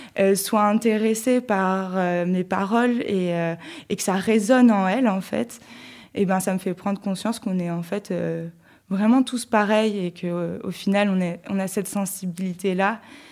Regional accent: France; On est français, donc on vient d'un pays qui est très peuplé depuis très longtemps.

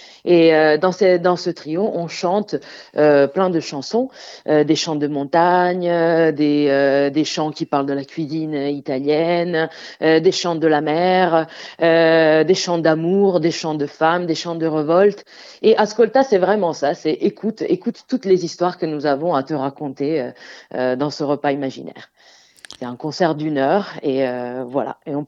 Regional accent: Auvergne-Rhône-Alpes, France; pour sortir un peu de notre région, parce que nous on vient de la Savoie de base, et on a envie de s'éloigner un petit peu.

